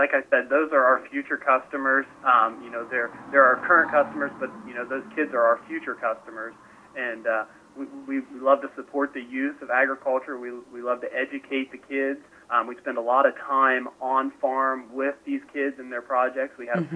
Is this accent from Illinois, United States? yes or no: no; Bremen, Ohio, United States; I'm from Bremen.